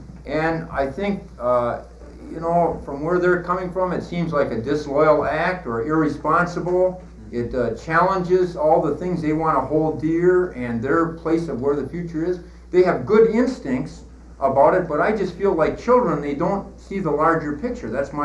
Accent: Missoula, Montana, United States; now in Seattle, United States; I knew even when I came to Seattle from Montana that I would be involved in a kind of escalation of the elements of national issue.

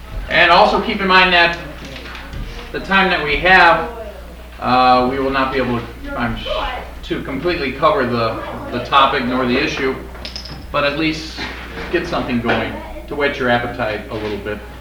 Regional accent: Redmond, Washington, United States; I'm from Redmond, Washington, and I'm on the teaching staff here

